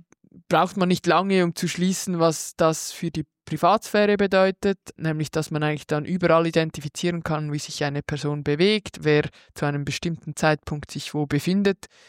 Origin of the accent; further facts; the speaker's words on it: Lucerne, Switzerland; Ja, ich bin ja aus Luzern und in meiner Stadt gibt es ein Kinderparlament